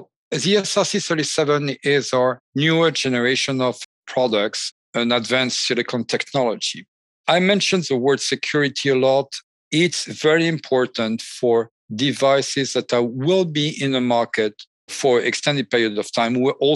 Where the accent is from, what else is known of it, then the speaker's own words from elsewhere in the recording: France; now in California, United States; I'm French, and my accent